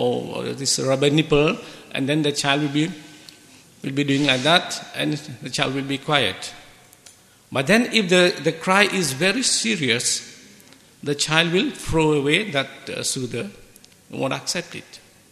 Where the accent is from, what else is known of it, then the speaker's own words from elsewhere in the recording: Mauritius; from Mauritius, a very small island in the south of the globe